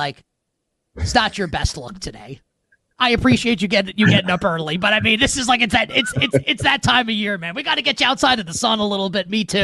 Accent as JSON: {"language": "English", "region": "New York", "country": "United States", "said": "And I don't like them as a New Yorker."}